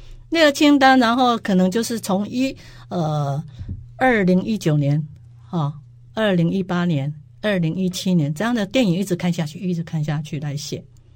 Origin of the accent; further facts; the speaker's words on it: Taiwan; 说因为我们台湾人台湾这边好像都是用油画来画这个电影嘛